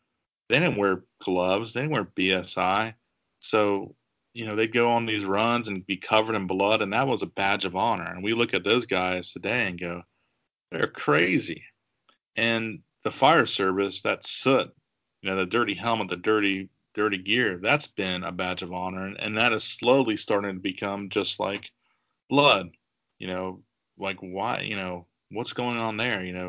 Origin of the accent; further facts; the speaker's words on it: Dayton, Ohio, United States; we'll do some kind of Dayton area, foods and stuff like that. You know, we've got great pizza.